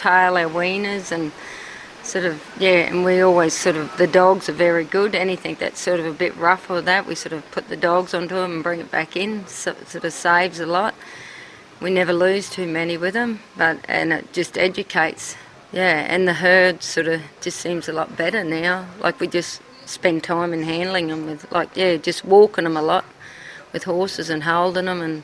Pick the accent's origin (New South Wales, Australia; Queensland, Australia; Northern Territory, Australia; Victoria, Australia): Northern Territory, Australia; Tennant Creek; I'm from Tennant Creek Station.